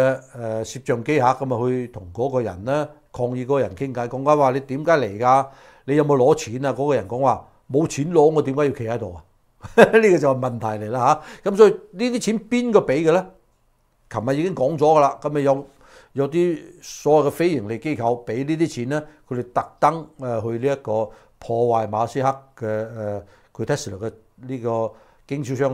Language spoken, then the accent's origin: Cantonese; United States; 使到我哋美國人去到其他地方咧更加安全